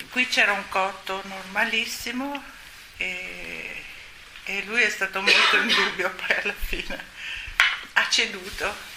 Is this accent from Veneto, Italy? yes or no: yes; Venice, Veneto, Italy; Io sono di Venezia, ma non ho rimpianti.